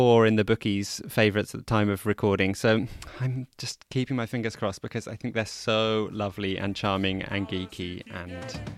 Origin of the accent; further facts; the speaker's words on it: Amsterdam, North Holland, Netherlands; a city tantalizingly close to my hometown of Amsterdam.